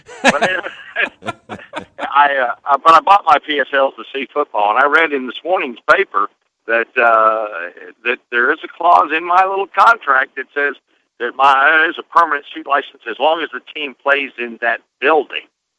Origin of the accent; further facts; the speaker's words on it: North Carolina, United States; Yeah, I'm from Iredell County.